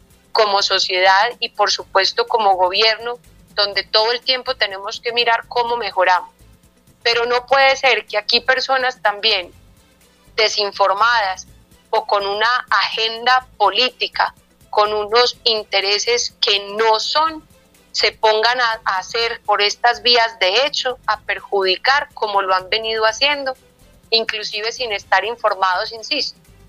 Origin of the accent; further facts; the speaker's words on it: Colombia; Yo creo que como colombianos tenemos que ser firmes en rechazar las acciones ilegales